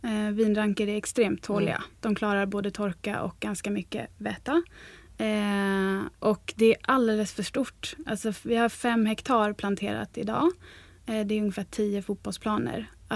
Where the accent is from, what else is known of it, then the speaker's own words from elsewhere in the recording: Sweden; eftersom jag kommer från Sverige så sa jag att där kanske vi eventuellt skulle kunna hitta på någonting